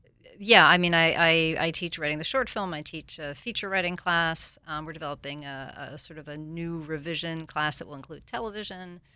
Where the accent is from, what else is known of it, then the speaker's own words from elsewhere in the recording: France; moved away as an adult; now in United States; So I grew up overseas in France. I came to the States for college.